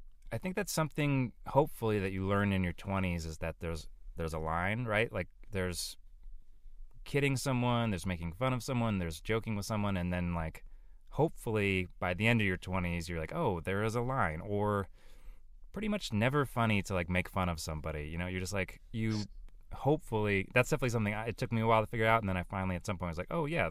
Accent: Idaho, United States; I used to go to Canada a lot when I grew up in Idaho

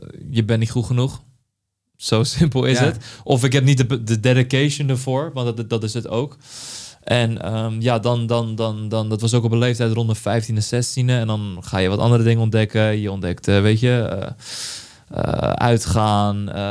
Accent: Schiedam, South Holland, Netherlands; also born or lived in Vlaardingen; ik ben opgegroeid in Schiedam, later in Vlaardingen.

